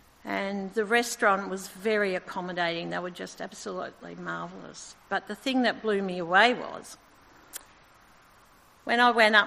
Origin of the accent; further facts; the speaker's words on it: Doncaster, Victoria, Australia; And I said, "We come from Deep Creek in Doncaster," and he blessed us and I blessed him.